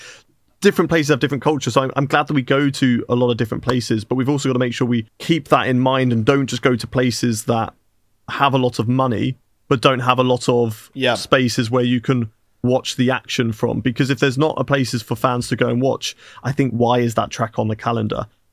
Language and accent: English; United Kingdom; should always be a race in Britain, but then that's the biasness in me that wants the track still in my home country.